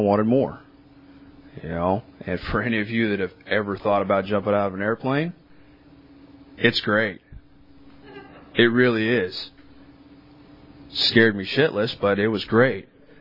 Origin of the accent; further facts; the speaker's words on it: Wasco, California, United States; Born and raised in the Central Valley. Grew up in Wasco. Don't hold that against me, please. Came from a good family. Southern Baptist and very, very conservative. Grew up in farming.